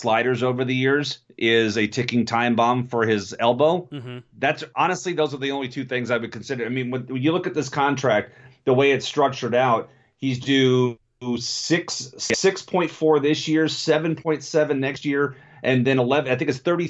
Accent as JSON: {"language": "English", "region": "Texas", "country": "United States", "tie": "born or raised there", "moved": "yes", "lives_now": "Florida, United States", "said": "I moved to Florida from Texas in 1988. You talk about like you'd like to watch the Phillies. Mm-hmm. So I grew up on the Astros."}